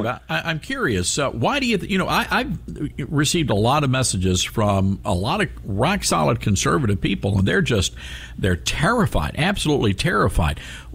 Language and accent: English; Tennessee, United States; You know, I'm from Tennessee, and I'm a huge University of Tennessee Volunteer fan.